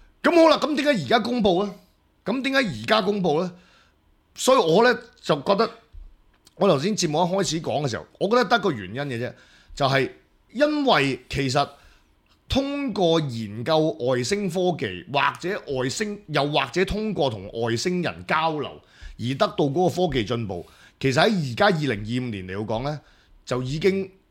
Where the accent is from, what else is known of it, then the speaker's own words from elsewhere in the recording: China; 我哋中國人有經驗